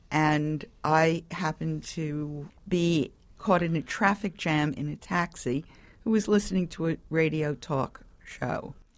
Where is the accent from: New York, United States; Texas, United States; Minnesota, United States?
New York, United States; and I am a New Yorker born and bred